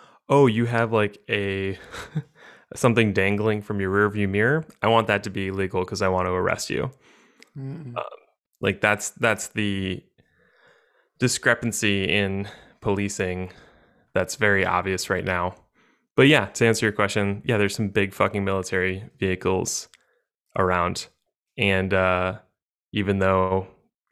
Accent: Minnesota, United States; accent: Minnesotan; As I rock my Minnesotan accent super hard

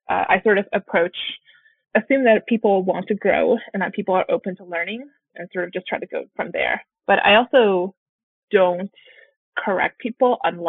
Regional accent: United States; born there; So I am East Asian by, I guess, ethnicity and by birth, but I was born in America.

